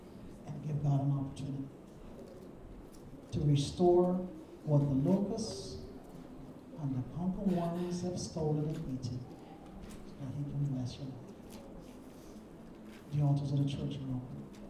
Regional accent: Ghana; As a kid growing up in Ghana, I couldn't stand those locusts.

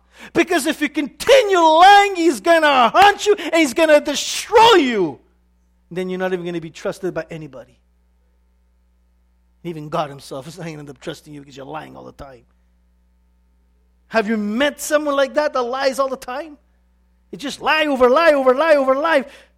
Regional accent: Italy; my wife is a Central American from Guatemala, I'm from Italian, I have a stubborn head.

